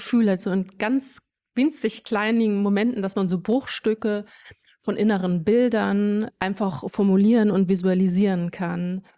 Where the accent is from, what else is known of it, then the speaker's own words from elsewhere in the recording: Münster, North Rhine-Westphalia, Germany; born there; ich bin in Münster geboren. Das ist eine kleine Stadt in Nordrhein-Westfalen. Auch sehr katholisch erzogen worden, also von der einen Seite mütterlicherseits und von der anderen Seite also auch viele Pfarrer in meiner Familie.